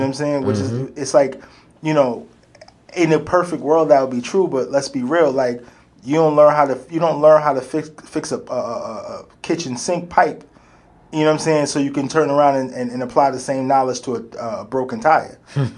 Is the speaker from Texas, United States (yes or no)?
no; Brooklyn, New York, United States; when I was a kid growing up in Brooklyn, I could have a dollar and go ham in the corner store on some snacks.